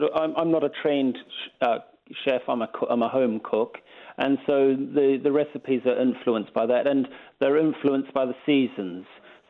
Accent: New Zealand; moved away as an adult; I first came here as a student in 1996 from New Zealand.

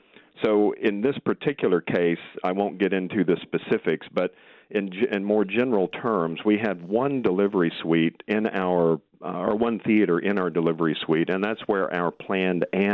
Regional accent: United States; now in New Zealand; Of course, I'm from America.

